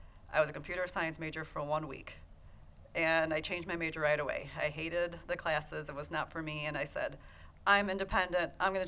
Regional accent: Ottawa, Ontario, Canada; I grew up in Ottawa. I'm first generation immigrant

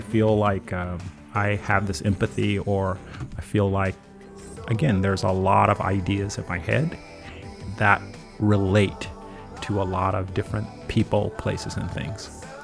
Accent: Oakland, California, United States; I'm from Oakland, California.

